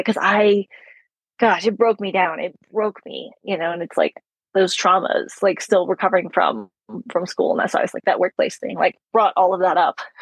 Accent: Texas, United States; Where I'm from, where I grew up in Texas

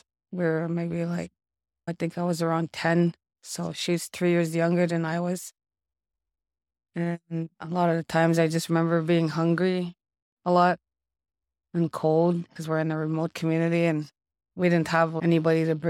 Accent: North Spirit Lake First Nation, Ontario, Canada; now in Thunder Bay, Canada; I'm from North Spirit Lake First Nation. It's one of those flying communities up north. I came here probably in 2004, and I've been here since I graduated high school.

